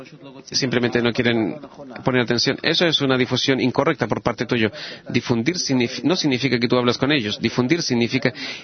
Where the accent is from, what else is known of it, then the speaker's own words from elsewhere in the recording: Haifa, Haifa District, Israel; de Haifa.